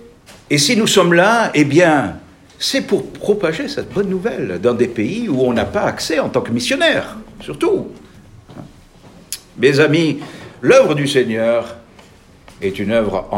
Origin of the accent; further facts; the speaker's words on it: Algeria; born there; je suis né en Algérie